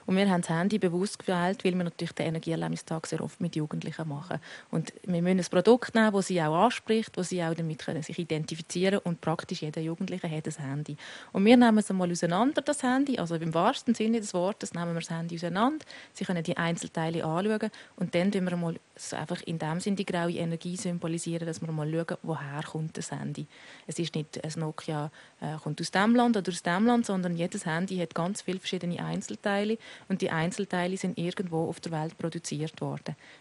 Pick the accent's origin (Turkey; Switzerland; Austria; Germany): Switzerland